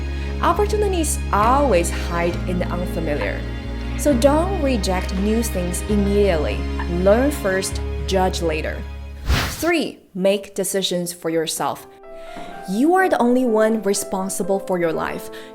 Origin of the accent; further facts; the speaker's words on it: China; Growing up in China, many of us were raised inside a system shaped by planned economy thinking.